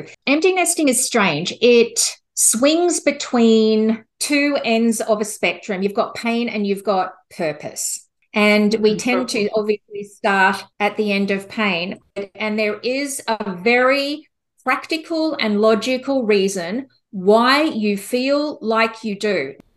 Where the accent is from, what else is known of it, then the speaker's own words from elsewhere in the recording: Australia; now in United States; I was born and raised in Australia.